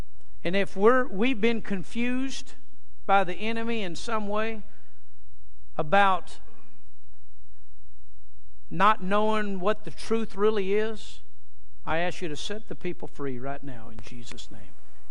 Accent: Casa Grande, Arizona, United States; born there; My dad told me after he worked for John Wayne, the Duke, when I was born in Casa Grande

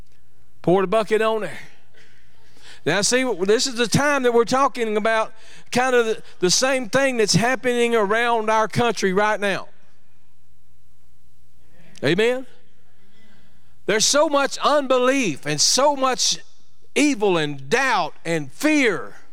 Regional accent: Nacogdoches, Texas, United States; Maybe not better English, but East Texan. I'm from Nacogdoches, by the way, just in case y'all didn't know that.

